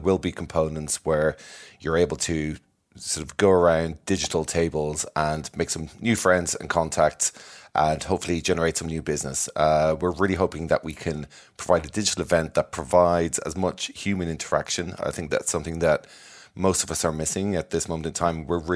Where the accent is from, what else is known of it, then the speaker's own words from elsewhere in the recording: Dublin, Leinster, Ireland; So how's everything in Dublin? I mean, I know, you know, it's obviously my hometown.